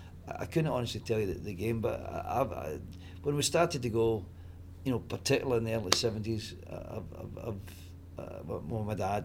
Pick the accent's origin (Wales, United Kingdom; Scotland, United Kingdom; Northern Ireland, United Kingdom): Scotland, United Kingdom; Glasgow; I was brought from Moss Park, in the south side of Glasgow, and there was a toddle over Bellison Park into Ibrox.